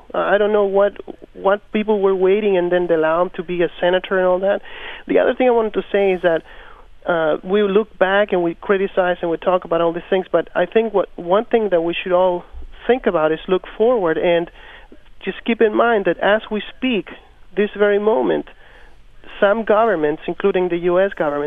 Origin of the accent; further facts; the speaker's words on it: Chile; now in United States; I grew up in Chile. I was in Chile in 1973 when the coup d'etat occurred.